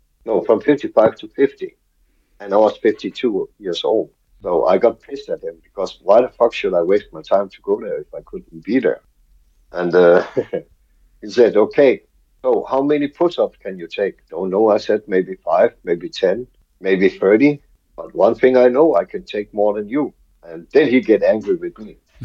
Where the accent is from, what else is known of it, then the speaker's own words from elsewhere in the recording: Denmark; And then he found out I was from Denmark and all that shit.